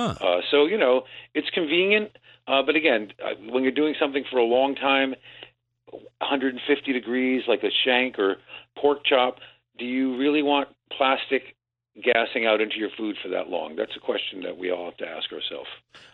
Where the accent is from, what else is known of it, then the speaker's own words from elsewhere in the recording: New Haven, Connecticut, United States; I grew up in Connecticut, and there's a lot of Neapolitans and Calabrese in my hometown of New Haven.